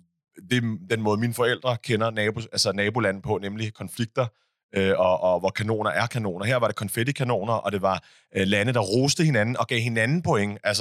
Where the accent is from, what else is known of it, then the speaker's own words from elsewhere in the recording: Middelfart, Region of Southern Denmark, Denmark; hvor der var en lokal pige fra Middelfart, hvor jeg voksede op.